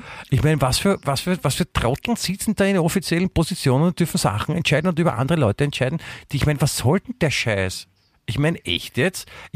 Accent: Austria

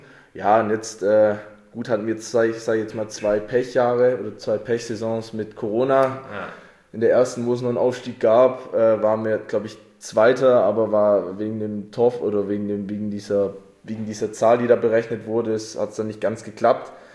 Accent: Oberjesingen, Baden-Württemberg, Germany; Gebürtig bin ich aus Oberjesingen, bin da ich aufgewachsen und wohne da immer noch.

